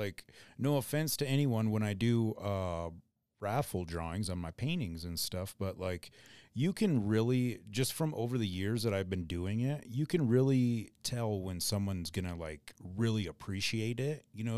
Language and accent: English; Mitchell, South Dakota, United States; now in Casper, United States; Yeah, that's where I originated from and migrated to Casper, Wyoming, I guess.